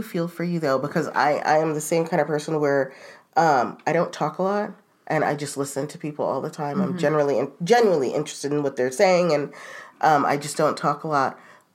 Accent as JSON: {"language": "English", "country": "Australia", "said": "I'm not sure if maybe it's just my age group or even a cultural thing. I'm Australian."}